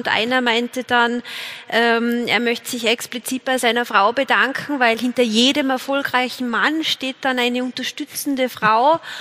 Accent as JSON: {"language": "German", "region": "western Austria", "country": "Austria", "said": "Ich sehe das speziell bei uns in Westösterreich."}